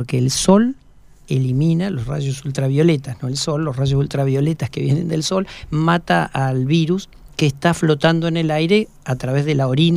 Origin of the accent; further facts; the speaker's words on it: San Martín de los Andes, Neuquén, Argentina; estoy diciendo de mi infancia en San Martín de los Andes